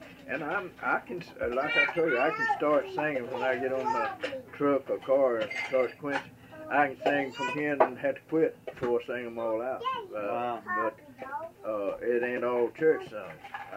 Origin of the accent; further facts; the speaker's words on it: Georgia, United States; I was born over here in Calhoun County. My mother and daddy's buried over there, but they moved to Georgia.